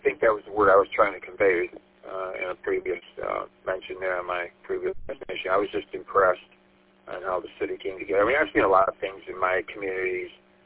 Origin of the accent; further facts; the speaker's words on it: St. Clair Shores, Michigan, United States; now in Madison Heights, United States; I'm originally from St. Clair Shores and Macomb County, I mean, all the way out to Chesterfield and all the little stops in between St. Clair Shores and Chesterfield.